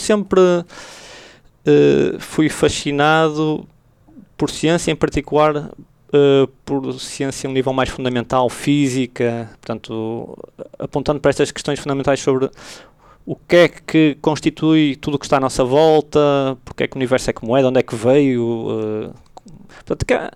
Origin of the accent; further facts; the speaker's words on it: Braga, Portugal; Eu sou de Braga, originalmente, foi uma oportunidade também